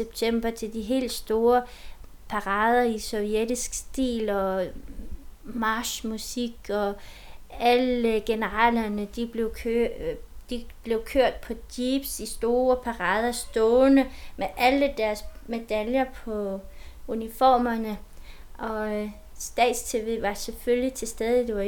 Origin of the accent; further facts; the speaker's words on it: Transnistria, Moldova; now in Denmark; fordi jeg var på ferie med min mand hjemme i Transnistrien.